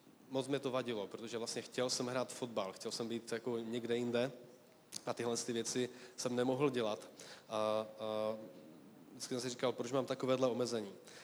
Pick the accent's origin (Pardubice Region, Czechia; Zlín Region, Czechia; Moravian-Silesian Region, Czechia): Zlín Region, Czechia; Kroměříž; A jenom tak pro zajímavost, pocházím vlastně z Kroměříže.